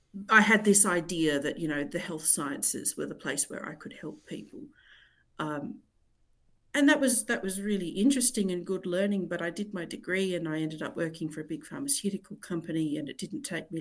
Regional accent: Cape Town, Western Cape, South Africa; now in Australia; I'm originally from Cape Town. Your listeners can't see me, so I'll clarify that I was a white South African.

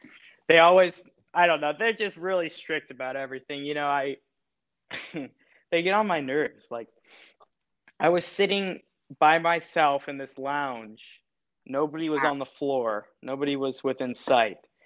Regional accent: Chicago, Illinois, United States; Yeah, I'm from Chicago, and I own a pair of cowboy boots.

